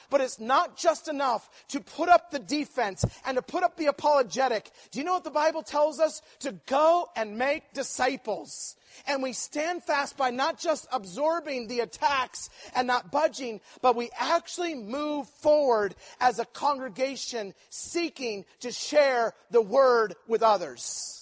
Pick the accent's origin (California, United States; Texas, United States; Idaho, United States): Idaho, United States; Twin Falls; I grew up in Twin Falls, and there we are, in a town of 30,000.